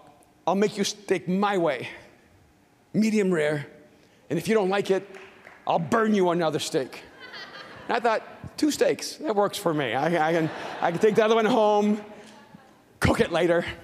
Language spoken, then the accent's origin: English; El Salvador; moved away; also born or lived in Miami; I'm from El Salvador. All Latinos burn their steak because we never get good meat.